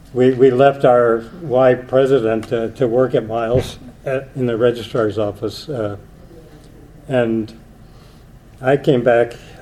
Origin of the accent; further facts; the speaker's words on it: Portland, Oregon, United States; I'm from Portland, Oregon. I worked in Birmingham, Alabama, Jefferson County